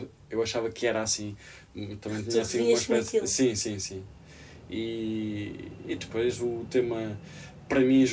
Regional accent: Beja, Portugal; Estive dentro do meu movimento lá de Beja, de onde eu sou, que é assim mais... é mais pequeno

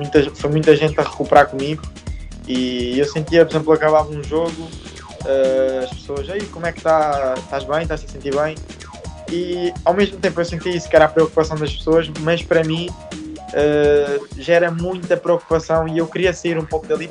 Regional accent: Vila Real de Santo António, Algarve, Portugal; eu sou de Vila Real São António, é uma cidade pequena

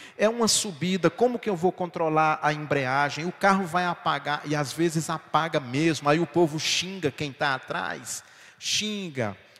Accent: Ipueira, Brazil; moved away; quando eu volto na minha cidade onde eu nasci, me criei, não é a mesma cidade. Não sou eu que estou voltando, aquele eu que saiu de Ipueira há 42 anos, é outra pessoa

